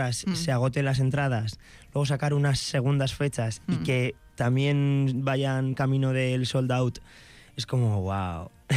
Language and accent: Spanish; La Jonquera, Catalonia, Spain; mi pueblo es pequeñito